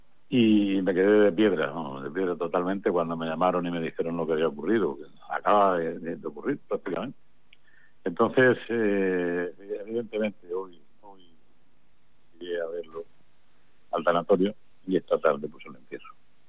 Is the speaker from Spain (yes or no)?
yes; Torrevieja, Valencian Community, Spain; Yo lo conocí a él y a su hermano Pedro, pues de toda la vida, porque somos de Torrevieja y La Mata, es lo mismo.